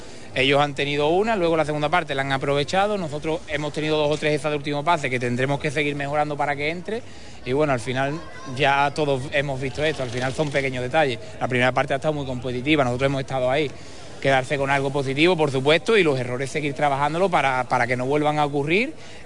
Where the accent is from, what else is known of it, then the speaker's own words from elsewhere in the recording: Poland; Spanish is a second language; Jugar aquí en mi casa, ¿no? En mi tierra, estaba muchísima gente de mi familia